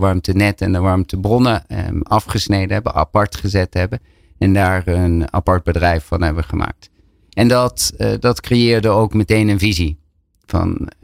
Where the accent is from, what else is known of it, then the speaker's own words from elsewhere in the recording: Limburg, Netherlands; born there; moved away as an adult; ik ben ooit geboren in Limburg. Dat hoor je niet meer helemaal terug. Naar Delft gegaan.